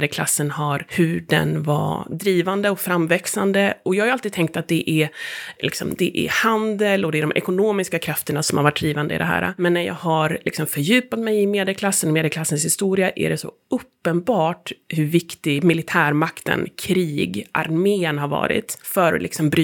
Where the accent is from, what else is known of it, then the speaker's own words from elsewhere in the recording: Gothenburg, Västra Götaland County, Sweden; Jag kommer ju från Göteborg